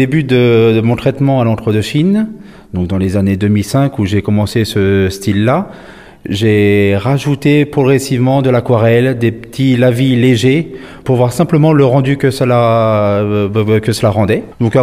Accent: Paris, Île-de-France, France; je ne suis pas originaire d'Alsace, je suis originaire de Paris, ça fait 10 ans que je suis en Alsace

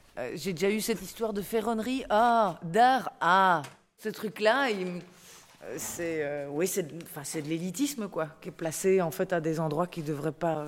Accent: Ornans, Bourgogne-Franche-Comté, France; now in Brussels, Belgium; 40 ans, j'habite à Bruxelles depuis 18 ans. J'ai grandi à Ornan, dans un village de Franche-Comté.

